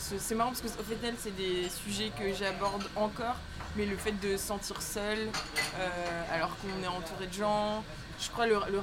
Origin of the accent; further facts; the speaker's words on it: Strasbourg, Grand Est, France; À Strasbourg. Moi je viens de Strasbourg.